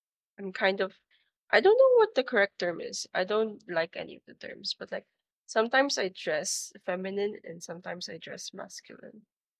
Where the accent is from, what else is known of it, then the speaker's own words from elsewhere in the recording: Philippines; Because you know, I'm Filipino, by the way.